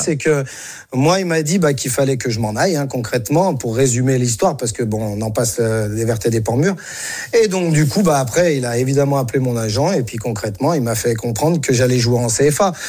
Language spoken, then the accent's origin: French; Auvergne-Rhône-Alpes, France; Donc, le souci, c'est que moi, je suis savoyard.